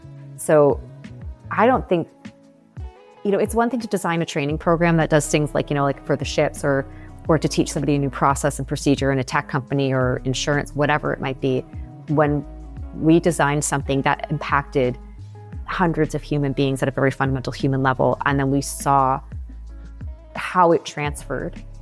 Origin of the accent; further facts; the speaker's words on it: Toronto, Ontario, Canada; We're both from Toronto. It was a local organization here in Toronto.